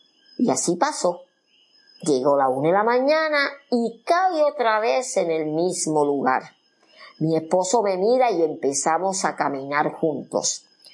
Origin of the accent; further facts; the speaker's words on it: Ponce, Puerto Rico; Soy de Ponce.